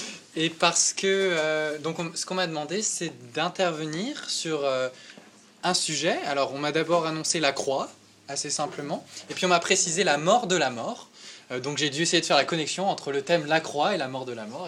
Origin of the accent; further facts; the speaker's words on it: Paris, Île-de-France, France; also born or lived in Metz; Je sais pas, je viens de Metz, un peu, mais surtout je viens de Paris, pour de vrai.